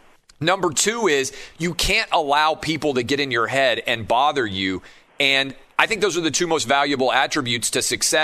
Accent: the South, United States; now in Nashville, United States; And I grew up in the South, and everybody was pretty nice.

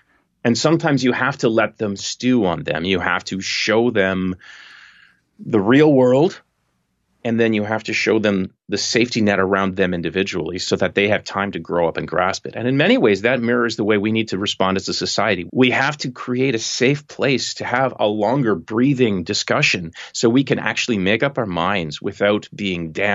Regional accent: Canada; As a Canadian

